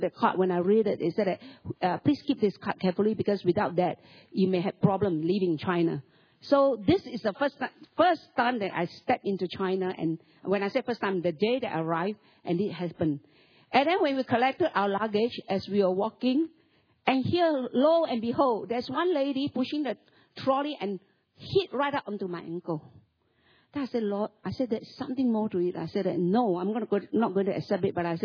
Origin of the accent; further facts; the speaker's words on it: Malaysia; English is a second language; because I come from Malaysia, I study Malay and English.